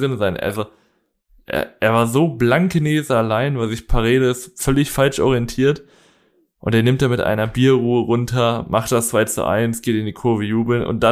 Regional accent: Paderborn, North Rhine-Westphalia, Germany; born there; ich als gebürtiger Paderborner hab mich natürlich sehr gefreut

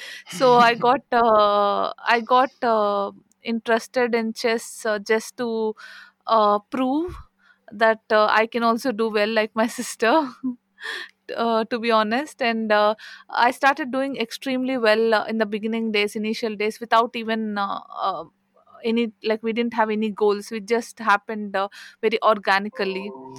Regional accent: India; So, yeah, I'm from India.

